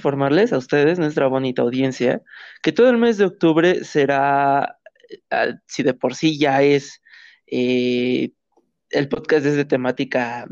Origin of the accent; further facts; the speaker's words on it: Mexico; Sabemos que somos dos personas de México